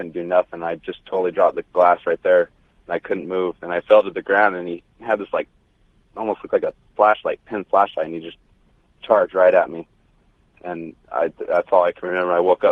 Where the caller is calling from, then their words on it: Wichita Falls, Texas, United States; I'm calling from Wichita Falls, Texas.